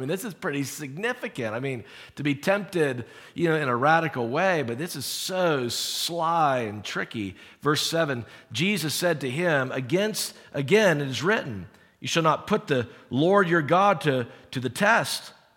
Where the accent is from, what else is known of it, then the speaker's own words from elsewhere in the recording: South Carolina, United States; For me, growing up in South Carolina, and I think wilderness, I think trees, I think wilderness.